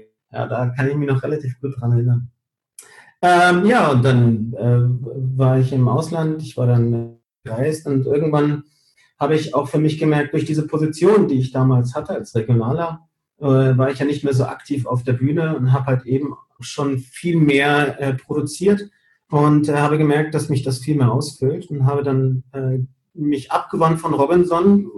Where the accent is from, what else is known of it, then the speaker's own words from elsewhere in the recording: Canary Islands, Spain; moved away; Ich komme aber ja eigentlich aus Gran Canaria. Wiederum ist aber dort der Bereich, die Gegend, wo ich aufgewachsen bin, die ist jetzt so zugebaut.